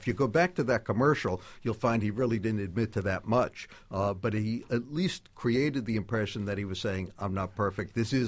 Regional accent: Brownsville, New York, United States; I grew up in Brownsville.

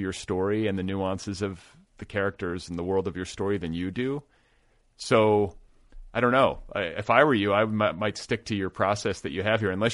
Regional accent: United States; See, this shames me. I'm an American, like a monolingual American.

